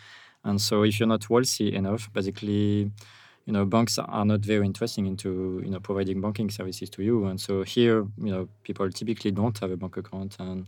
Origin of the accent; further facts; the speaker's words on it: France; English is a second language; moved away as an adult; also born or lived in United States; now in El Zonte, El Salvador; Hi, so you will guess with my accent, I'm a French guy. I have lived a couple of years in the US, and I've become a nomad last year